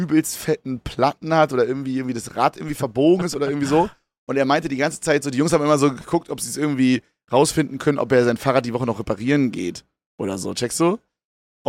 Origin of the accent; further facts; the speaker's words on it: Königs Wusterhausen, Brandenburg, Germany; Also wir sind so ein bisschen da, so Königs-Wusterhausen, wo ich herkomme, sind wir so gestartet.